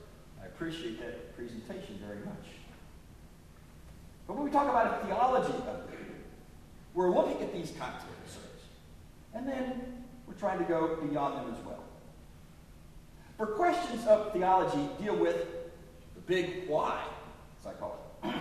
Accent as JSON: {"language": "English", "region": "West Virginia", "country": "United States", "tie": "born or raised there", "said": "For when my hometown, Southern West Virginia Baptist Church, conducted an every member canvas, I mean, they meant every member."}